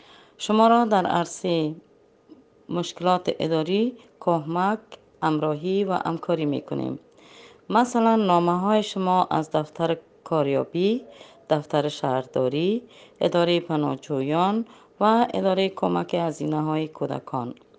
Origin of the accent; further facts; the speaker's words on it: Afghanistan; now in Berlin, Germany; ما از افغانستان هستیم، به زبانهای دری، فارسی و آلمانی صحبت میکنیم.